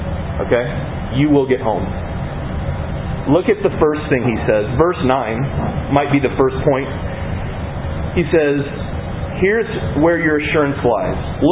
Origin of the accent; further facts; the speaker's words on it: Iowa, United States; I'm from Iowa. We use that one all the time.